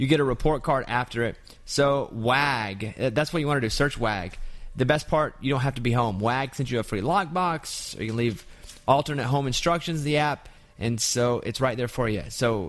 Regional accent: Arkansas, United States; I'm from Arkansas, so we played this.

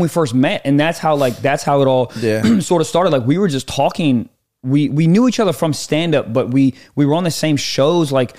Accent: East Coast, United States; like where he's from West Coast, I'm from East Coast.

